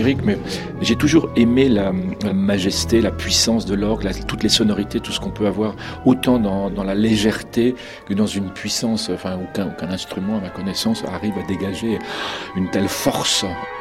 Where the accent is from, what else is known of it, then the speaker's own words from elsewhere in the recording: Orléans, Centre-Val de Loire, France; Je suis d'Orléans.